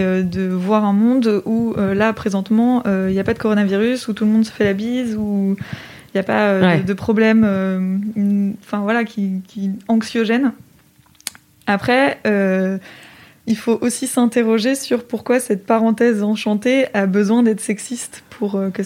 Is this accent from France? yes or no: yes; Annecy, Auvergne-Rhône-Alpes, France; Je viens d'Annecy, je peux te dire qu'il n'y a plus de neige à Noël.